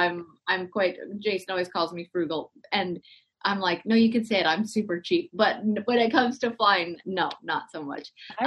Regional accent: Canada; moved away; When I first moved here, I was like, this is comical, like out of a movie, like this, you know, being Canadian.

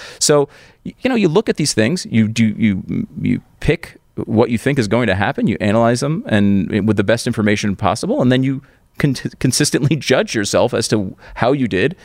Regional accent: Connecticut, United States; also born or lived in New York; I was born in New York. Mm-hmm. I grew up in Connecticut.

